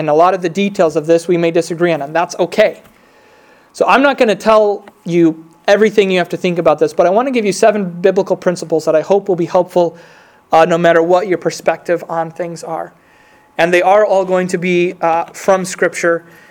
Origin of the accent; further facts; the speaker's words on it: United States; there's a sense in which I'm from America. I care about my fellow citizens.